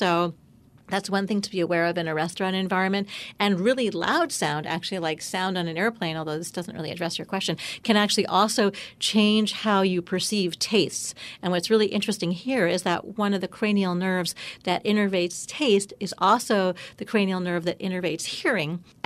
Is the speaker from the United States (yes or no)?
no; Canada; because I'm Canadian.